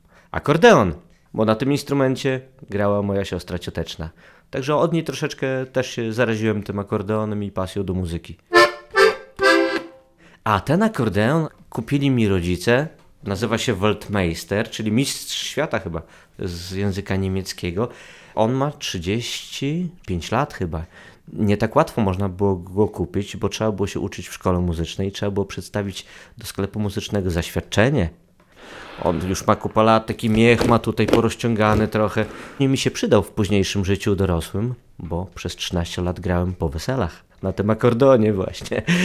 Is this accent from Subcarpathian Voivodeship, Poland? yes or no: no; Białystok, Podlaskie Voivodeship, Poland; Urodziłem się w Białymstoku, mieszkałem i mieszkam do dzisiaj, także jestem białostoczaninem.